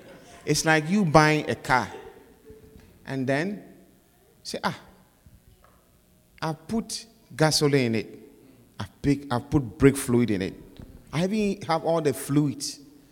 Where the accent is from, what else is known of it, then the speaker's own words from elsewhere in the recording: Ghana; One day, I was in Ghana, my home country, and I went to the police station.